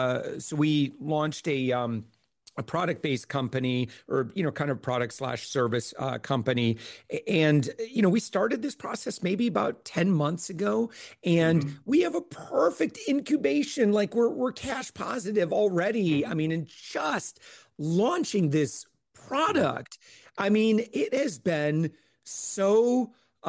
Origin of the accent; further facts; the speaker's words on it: Midwest, United States; So I grew up in the Midwest.